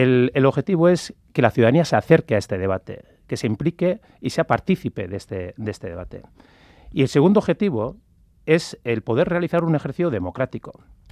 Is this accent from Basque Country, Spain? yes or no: yes; Basque Country, Spain